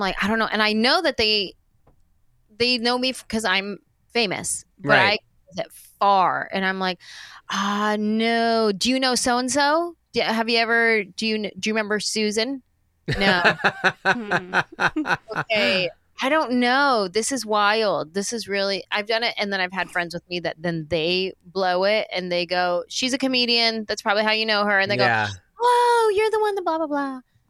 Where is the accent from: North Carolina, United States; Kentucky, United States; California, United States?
California, United States; Los Angeles; I'm from Los Angeles. I'm in the entertainment industry.